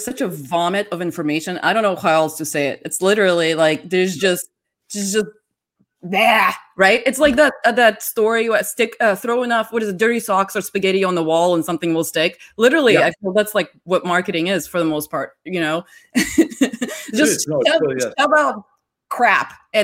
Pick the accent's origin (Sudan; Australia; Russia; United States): Russia; So I grew up in Russia, in the Soviet Union.